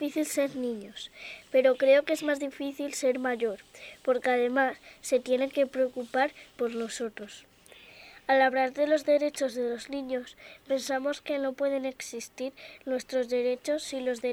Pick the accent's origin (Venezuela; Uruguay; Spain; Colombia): Spain; Madrid, Community of Madrid; soy de Madrid.